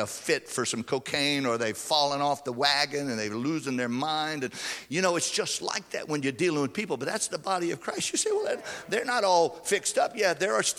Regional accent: Louisiana, United States; I grew up in South Louisiana, and by the time the masses were over, the priest was lit.

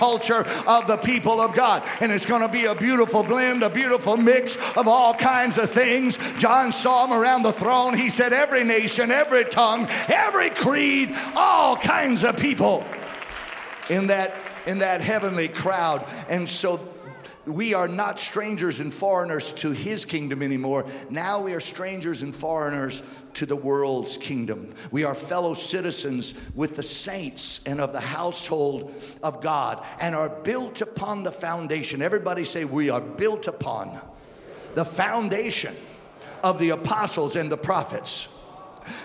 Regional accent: United States; I am. I'm an American.

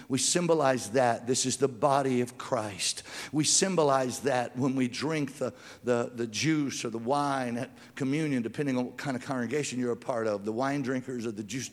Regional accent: Louisiana, United States; Boy, I grew up in South Louisiana.

